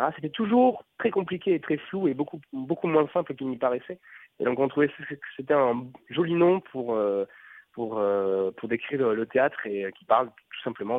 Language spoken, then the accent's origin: French; Montauban, Occitanie, France; also born or lived in Toulouse; Même si je suis né à Toulouse, j'ai grandi à Montauban jusqu'au bac, où j'ai fait toute mon enfance là-bas.